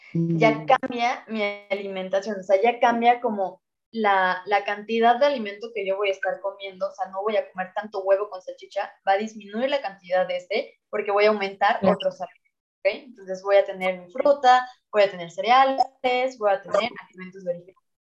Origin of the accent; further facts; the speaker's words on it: Mexico; lo que nosotros como mexicanos, como personas hacemos